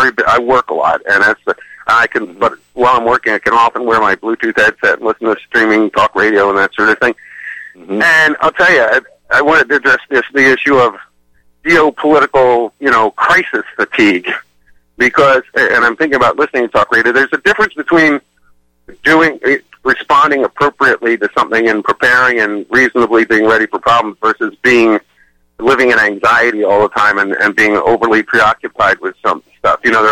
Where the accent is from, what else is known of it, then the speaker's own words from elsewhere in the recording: United States; which we Americans are wont